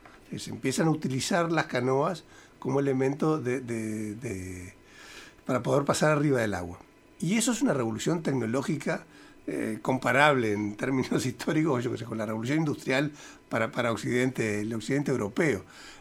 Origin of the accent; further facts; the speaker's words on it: Uruguay; los montevideanos somos diferentes de los de Canelones. Pero el que lo mira desde la Argentina, simplemente, todos somos uruguayos.